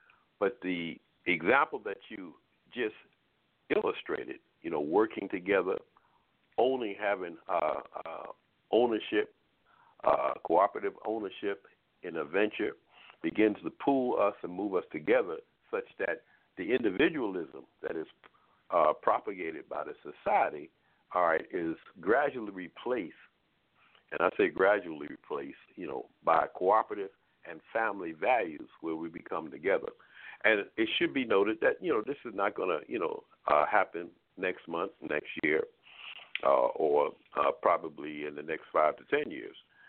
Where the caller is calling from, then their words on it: Baltimore, Maryland, United States; I'm calling from Baltimore, Maryland.